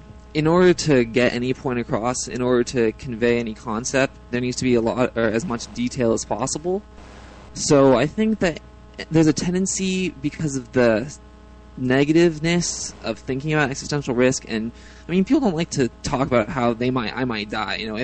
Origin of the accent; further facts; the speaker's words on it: San Francisco, California, United States; I grew up in San Francisco, and I have a lot of social liberal views